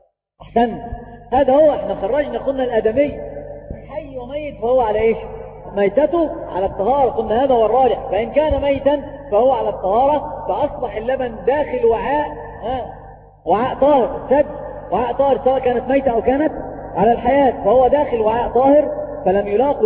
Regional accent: Egypt; أواني الفضة والذهب عندنا في مصر، الطفل المدلل عند أمه يقولون عنه ولد وفي فمه ملعقة إيش من ذهب

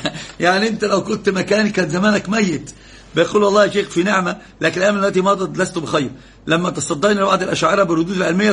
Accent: Alexandria, Alexandria Governorate, Egypt; أنا من مصر يا أستاذ عبد الله، ومن الإسكندرية تخصيصا.

